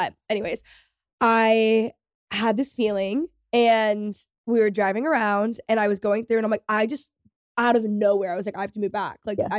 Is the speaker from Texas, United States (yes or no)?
yes; McKinney, Texas, United States; also born or lived in Los Angeles; I'm from McKinney. So I'm from the suburbs. And then I was living in LA and I went to college in LA and then I was coming back.